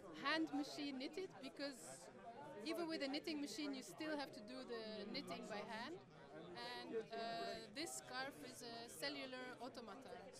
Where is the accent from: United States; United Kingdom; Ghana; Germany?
Germany; Konstanz, Baden-Württemberg; I'm from Konstanz